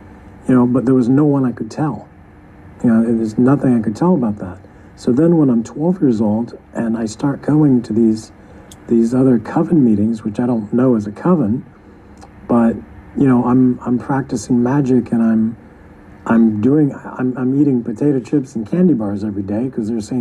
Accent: Florida, United States; born or raised there

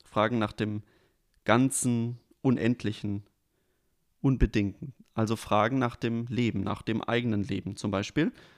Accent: Germany; born there; Ja, also tatsächlich bin ich noch in der DDR geboren und da herrschte ein religionsunfreundliches Klima.

